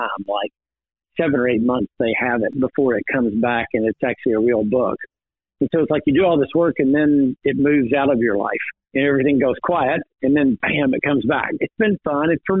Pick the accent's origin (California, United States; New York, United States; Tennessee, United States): Tennessee, United States; Knoxville; I grew up in Knoxville. I had a brother and sister.